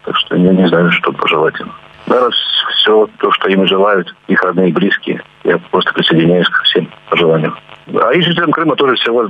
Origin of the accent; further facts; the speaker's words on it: Rostov-on-Don, Rostov Oblast, Russia; Я как бы сам родом из Ростова-на-Дону, скажем так. И мне близка казачья тема.